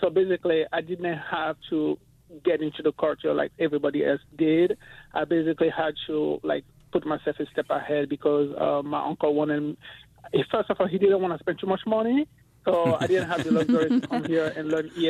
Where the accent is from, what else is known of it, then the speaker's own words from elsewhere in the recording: Côte d’Ivoire; also born or lived in Togo; now in United States; Hey, well, let's say I grew up in Cote d'Ivoire, but I'm originally from Togo.